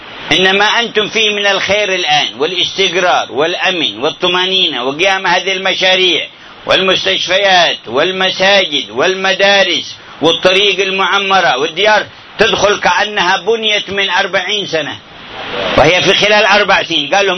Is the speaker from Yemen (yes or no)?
yes; Hadhramaut, Yemen; قلت له هذا جده عندنا في حضرموت